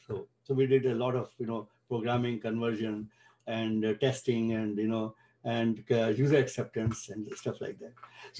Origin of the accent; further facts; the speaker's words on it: India; as you heard. And I'm originally from India, studied there. Most of my life I was there.